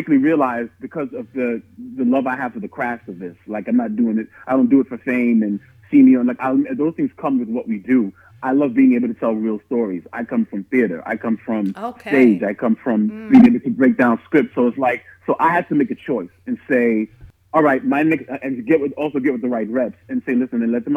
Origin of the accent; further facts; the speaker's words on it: New York City, New York, United States; I'm from the Bronx, and boom, that was it.